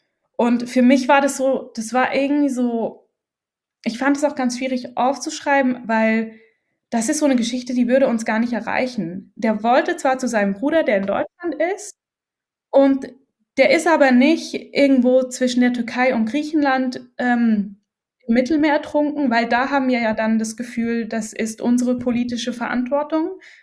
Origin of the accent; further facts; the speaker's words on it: Switzerland; bin jetzt ich als Schweizerin überhaupt berechtigt, in den Libanon zu reisen